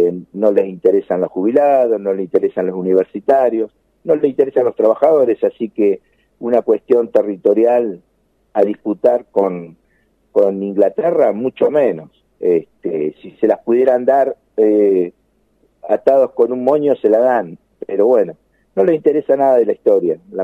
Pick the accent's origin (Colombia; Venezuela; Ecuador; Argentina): Argentina; que somos nosotros los argentinos